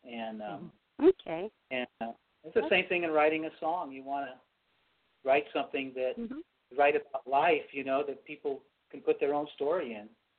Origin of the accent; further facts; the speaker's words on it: California, United States; I have no Native American in me, but I am born and raised in California